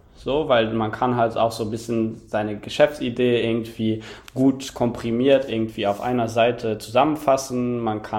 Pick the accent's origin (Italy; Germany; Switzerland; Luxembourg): Luxembourg; da gab es zwei Zeitungen in Luxemburg, in meinem Heimatland